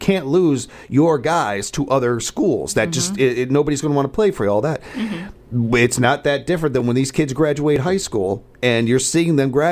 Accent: Illinois, United States; All you got to do is look at my home state in Illinois

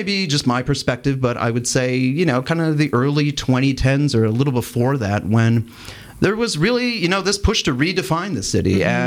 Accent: Mayville, Wisconsin, United States; a real edgy teenager growing up in Mayville, Wisconsin

